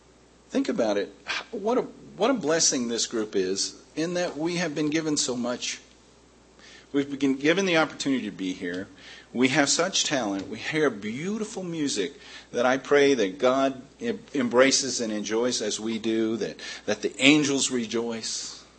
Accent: United States; But I can tell you, as an American, I wasn't happy with that.

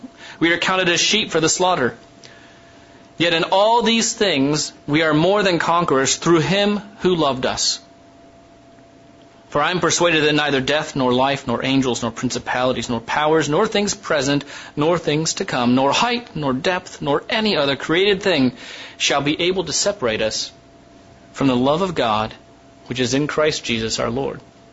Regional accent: Ohio, United States; also born or lived in Arizona; When I was growing up in Ohio, there were friends that I was very close to, and we got together quite often. When I moved to Arizona, I didn't do that as much anymore.

